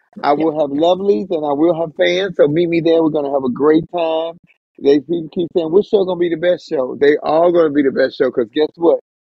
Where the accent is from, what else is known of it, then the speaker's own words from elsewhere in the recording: Chicago, Illinois, United States; I'm a Chicago fan. I'm from Chicago.